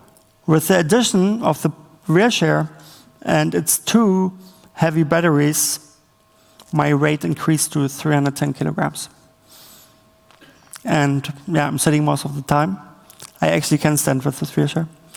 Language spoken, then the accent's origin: English; Berlin, Germany; English is a second language; I'm from Berlin.